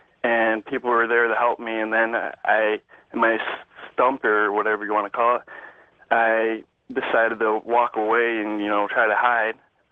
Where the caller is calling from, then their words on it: New York, United States; I'm calling from New York.